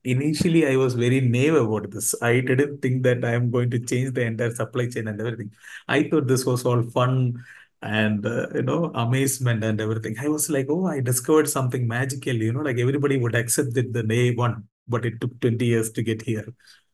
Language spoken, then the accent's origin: English; Kerala, India; an obscure engineer from Kerala, from my home state, who made it in 1960s.